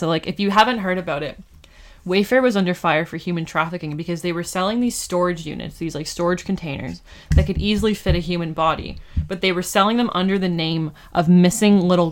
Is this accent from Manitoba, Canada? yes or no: no; Whitby, Ontario, Canada; even in my hometown in Whitby